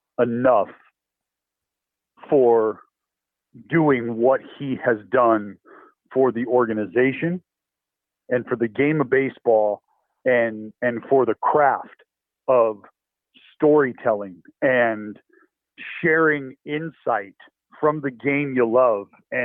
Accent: California, United States; growing up in the Bay Area, like, you know who this man is, you know what he's meant to the club.

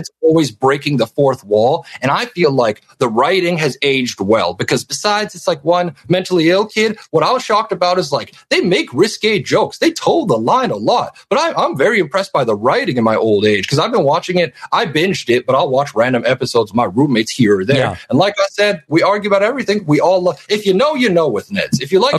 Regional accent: Canada; I'm Canadian. We don't have middle school in Canada

